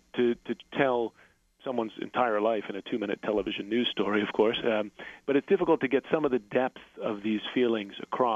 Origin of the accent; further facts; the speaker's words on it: United States; I felt a duty, really, as an American to come home